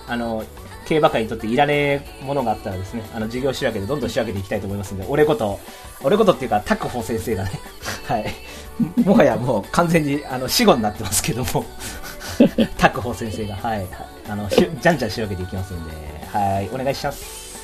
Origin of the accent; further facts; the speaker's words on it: Osaka, Japan; also born or lived in Malaysia; 年齢は今年32のアラサーで、出身は大阪です。